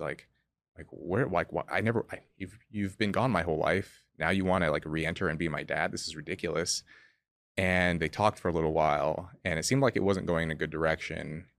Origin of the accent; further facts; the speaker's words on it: California, United States; and this is common where I grew up in California, none of the six of us were raised by both of our birth parents.